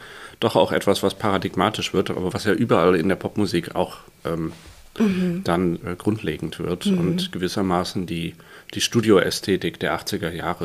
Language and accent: German; Düsseldorf, North Rhine-Westphalia, Germany; die ja für mich als Düsseldorfer natürlich etwas ist, das wird man nie so richtig